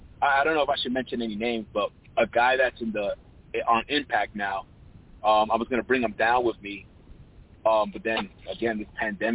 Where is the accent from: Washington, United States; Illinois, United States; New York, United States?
New York, United States; Bronx; I grew up in the Bronx